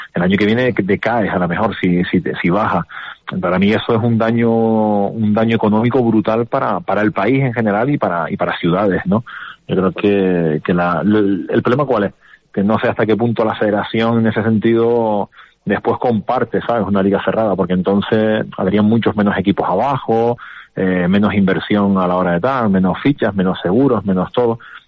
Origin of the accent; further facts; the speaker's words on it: Canary Islands, Spain; Yo soy canario